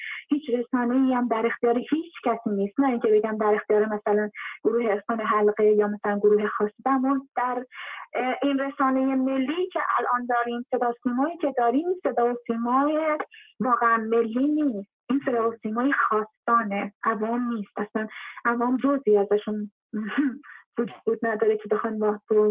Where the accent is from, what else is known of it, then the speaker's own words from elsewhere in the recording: Iran; من یک ایرانی هستم، من یک زن هستم